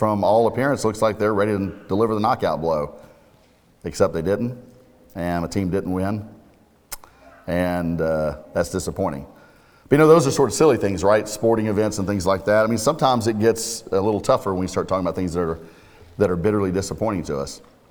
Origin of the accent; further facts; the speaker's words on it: Atlanta, Georgia, United States; I'm from the Atlanta area, cheer for the Falcons.